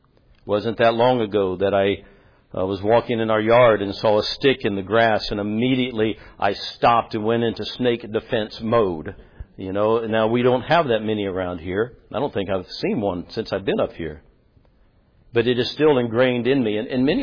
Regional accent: Tennessee, United States; I'm from Tennessee. And y'all are thinking, yeah, we know that, Pastor, it shows. Every now and then, as the old saying goes, every now and then I let my roots show.

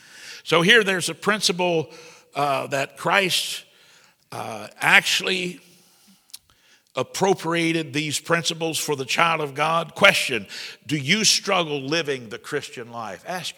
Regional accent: New Trenton, Indiana, United States; I grew up in New Trenton, you know.

